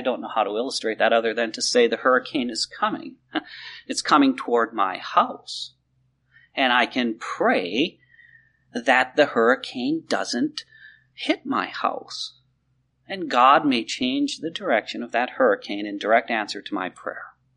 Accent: Midwest, United States; I came from the Midwest, and man, having a motorhome out there was a status symbol.

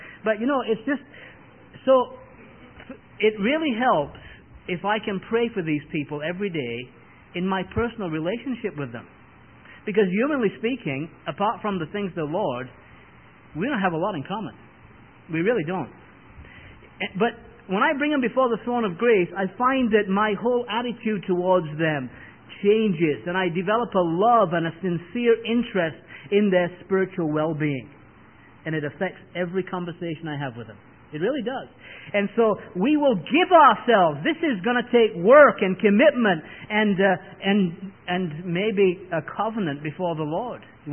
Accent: England, United Kingdom; now in United States; as an Englishman, I'm just not used to.

